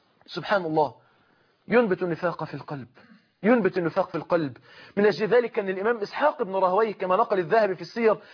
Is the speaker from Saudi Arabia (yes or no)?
no; Mansoura, Dakahlia, Egypt; عندنا في المنصورة